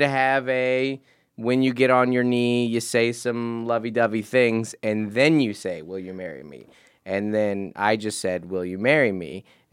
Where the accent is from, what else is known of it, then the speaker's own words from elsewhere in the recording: Seattle, Washington, United States; Well, I grew up in Seattle.